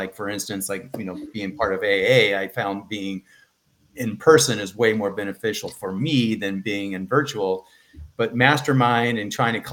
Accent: California, United States; I lived through very many of them here growing up in Southern California.

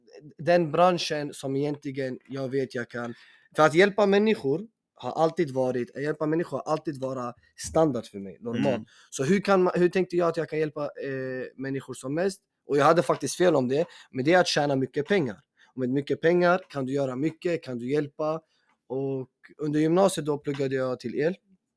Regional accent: Tumba, Stockholm County, Sweden; Så det här stället där jag bor, jag kommer från Tumba, Storveten, det är mitt hem, uppvuxen här.

